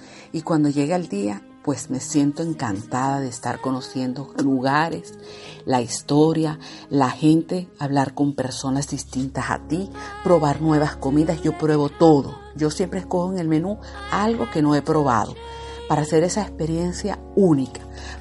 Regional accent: Venezuela; En el continente suramericano, nosotros somos de Venezuela

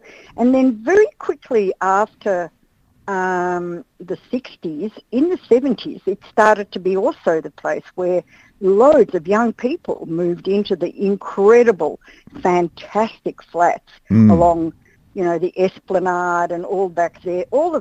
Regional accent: North Caulfield, Victoria, Australia; I grew up in St Kilda. Well, I grew up in North Caulfield, but I was always in St Kilda in the 1950s and 60s.

